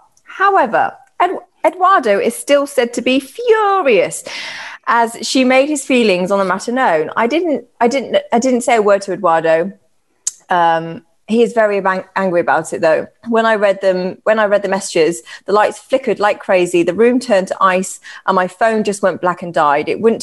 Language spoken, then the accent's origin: English; Birmingham, West Midlands, United Kingdom; maybe I'm just going, I'm from Birmingham